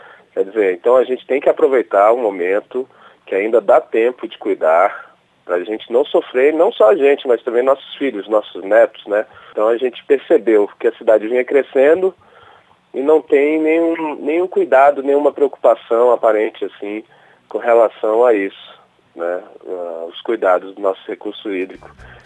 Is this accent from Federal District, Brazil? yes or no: yes; Sobradinho, Federal District, Brazil; born there; eu gosto muito de Sobradinho, eu nasci em Sobradinho e gosto mesmo daqui.